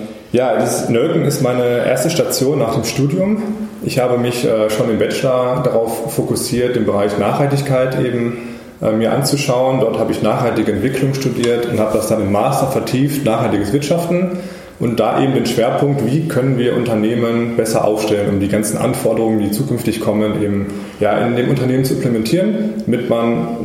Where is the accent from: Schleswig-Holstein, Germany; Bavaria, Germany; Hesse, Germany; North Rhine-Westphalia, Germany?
North Rhine-Westphalia, Germany; Ich komme aus dem Ruhrgebiet. Meine Freundin ist dann nach Bonn gezogen fürs Studium. Und dann bin ich natürlich mitgezogen